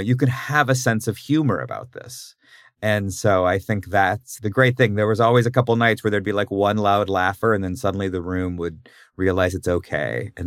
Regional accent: Washington, District of Columbia, United States; born there; I was born in Washington, D.C., over here, which is the capital.

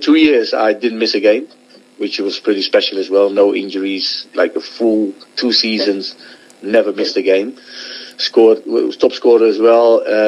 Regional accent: Rotterdam, South Holland, Netherlands; English is a second language; because I'm from Rotterdam. I raised up in Rotterdam.

